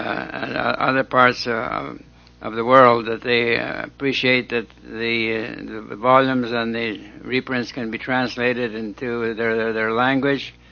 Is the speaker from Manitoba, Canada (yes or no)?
yes; Winnipeg, Manitoba, Canada; Dear brethren … from Winnipeg, Canada.